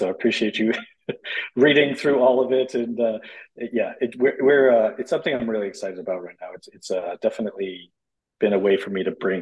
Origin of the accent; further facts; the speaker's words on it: Massachusetts, United States; now in Los Angeles, United States; So I grew up in Massachusetts. I did not want to work outside in the cold for the rest of my life